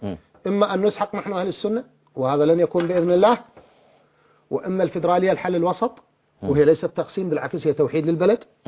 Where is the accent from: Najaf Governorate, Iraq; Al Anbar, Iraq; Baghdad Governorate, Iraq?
Al Anbar, Iraq; أنا ابن الأنبار